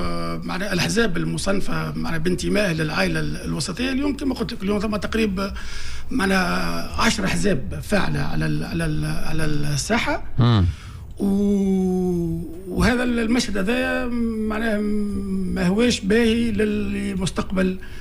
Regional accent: Tunisia; انا جاي من تونس

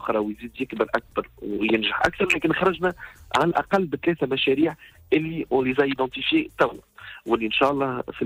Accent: Tunisia; يعني مثلا الفكرة متاع التكنوبول اللي عندنا في تونس

